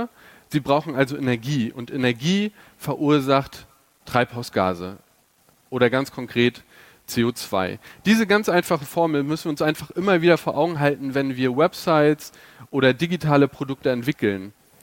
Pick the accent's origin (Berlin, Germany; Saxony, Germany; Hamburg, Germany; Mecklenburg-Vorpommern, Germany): Mecklenburg-Vorpommern, Germany; Schwerin; ich komme aus Schwerin